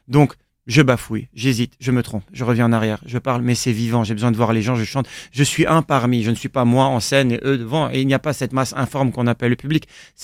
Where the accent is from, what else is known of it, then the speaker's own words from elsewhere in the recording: Senegal; moved away; je viens d'un pays, j'ai grandi au Sénégal.